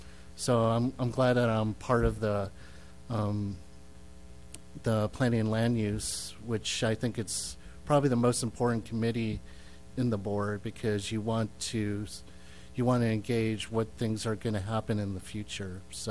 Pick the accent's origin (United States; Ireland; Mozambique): United States; Van Nuys, California; I grew up in the area since I was 10 and seeing the changes and everything.